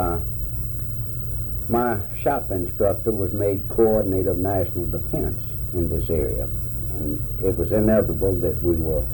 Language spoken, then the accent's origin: English; Pascagoula, Mississippi, United States; born there; I was born in Pascagoula.